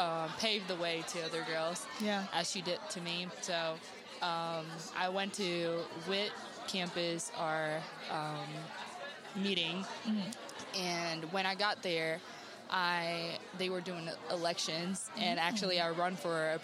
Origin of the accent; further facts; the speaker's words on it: Brazil; English is a second language; now in United States; So I came from Brazil, a whole different country and a whole different background. So coming from Brazil, I wanted to make friends and have a way to meet people.